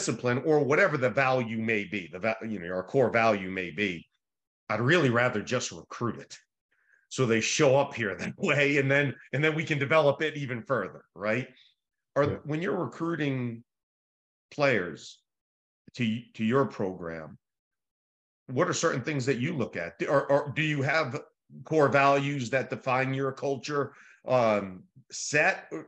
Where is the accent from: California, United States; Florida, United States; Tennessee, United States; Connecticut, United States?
Connecticut, United States; He saw that I was from Connecticut, so we shared that common experience.